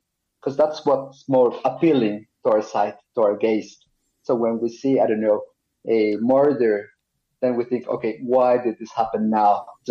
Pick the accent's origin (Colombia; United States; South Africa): Colombia; They are, well, you know, I'm Latin American, I'm from Colombia, I'm not from a wealthy family, I'm from more of a middle-class family.